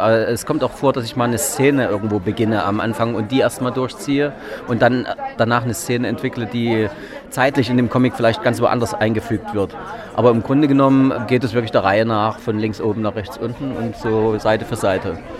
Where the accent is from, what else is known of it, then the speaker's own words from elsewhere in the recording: East Germany, Germany; Ich bin ja im Osten aufgewachsen